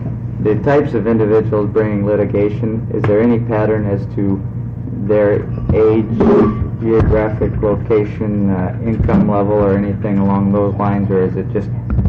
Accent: Portland, Oregon, United States; Since I'm from the Portland area

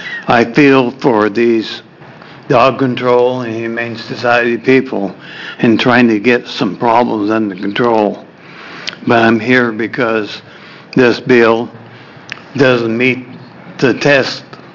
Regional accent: Oregon City, Oregon, United States; I'm from Oregon City, Oregon.

